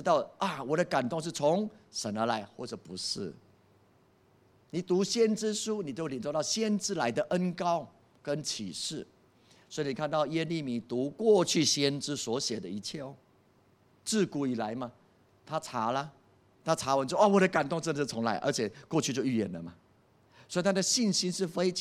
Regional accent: Taiwan; 因为中共飞弹都要过来500颗，我们是台湾人没当跑啊

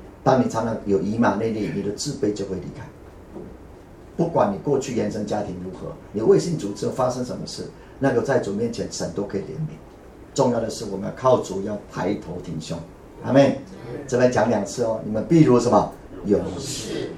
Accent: Taiwan

